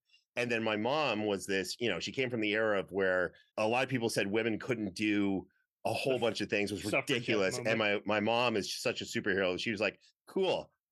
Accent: Canada; where I grew up in Canada

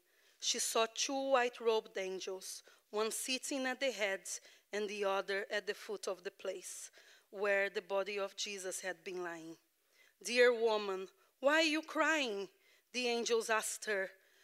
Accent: Brazil; My background is I have grandparents that are Italian and Portuguese. And so I come from Brazil.

